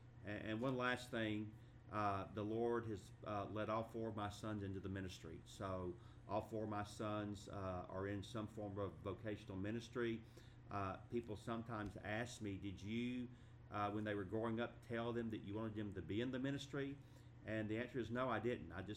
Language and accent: English; Atlanta, Georgia, United States; Originally, I grew up in Atlanta, Georgia, as did my wife.